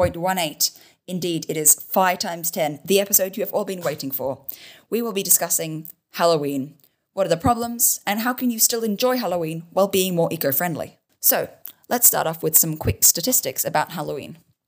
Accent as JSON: {"language": "English", "country": "Australia", "said": "So as I'm sure you guys know, I'm from Australia."}